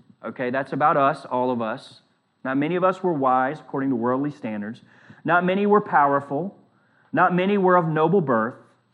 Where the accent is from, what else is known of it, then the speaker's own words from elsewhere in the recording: the South, United States; But I'm from the South, so you have to give me a break every now and then with a pronunciation of words.